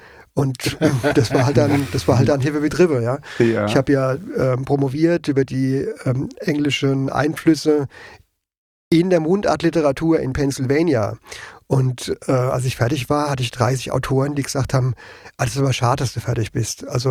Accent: Frankenthal, Rhineland-Palatinate, Germany; Also ich bin ja in Frankenthal groß geworden

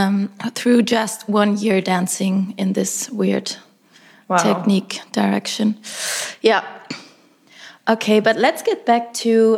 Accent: Germany; now in United States; I came from Germany where it was all about research and experience the movement

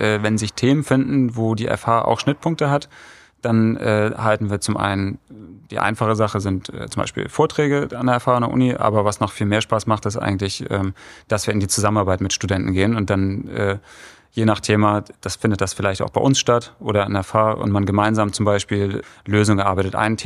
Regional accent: Harrislee, Schleswig-Holstein, Germany; also born or lived in Flensburg; Ich zum einen bin ich geboren in Flensburg, habe aber auch habe mein Abitur in Flensburg gemacht, bin in Harrislee aufgewachsen.

